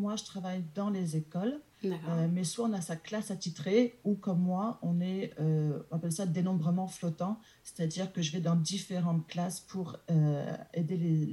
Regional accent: France; born there; je suis née en France.

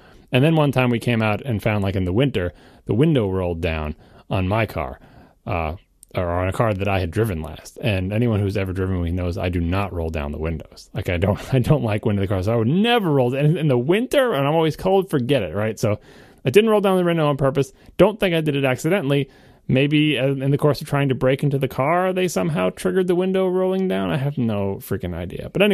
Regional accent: New York, United States; I lock the house, I lock the car, I lock everything. I'm from New York. It's like what I do, right?

